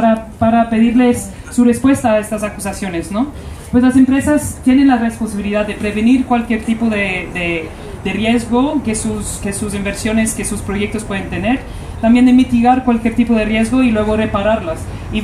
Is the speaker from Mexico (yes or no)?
no; United Kingdom; soy británica